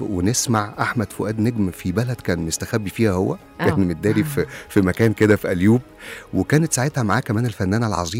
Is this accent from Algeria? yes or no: no; Sharqia Governorate, Egypt; born there; لأن كان أنا من مواليد الشرقية.